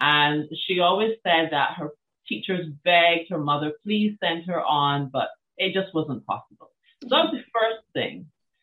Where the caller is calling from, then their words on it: Barbados; First of all, I'm dialing in from the island of Barbados, which is